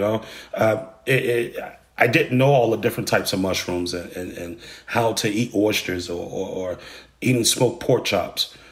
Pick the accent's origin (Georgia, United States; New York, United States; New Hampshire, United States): Georgia, United States; Atlanta; I'm originally born and raised in East Atlanta and went to school as a child in the East Atlanta area and the Atlanta public school system.